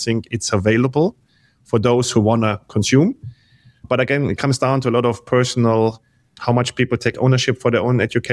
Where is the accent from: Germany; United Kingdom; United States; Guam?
Germany; moved away as an adult; now in South Africa; So when I moved from Germany to South Africa, being German, we love the rules.